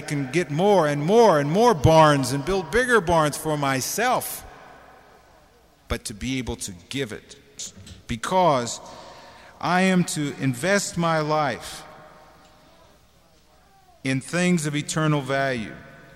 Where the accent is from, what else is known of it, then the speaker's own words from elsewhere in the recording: United States; I've felt guilty about being American, you know, so rich, so blessed, really, you've had everything, you know.